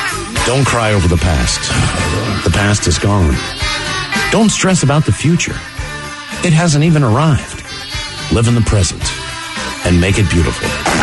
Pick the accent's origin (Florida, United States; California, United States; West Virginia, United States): West Virginia, United States; born there; Same thing where I was born in Mingo County in West Virginia, the Hatfields and McCoys.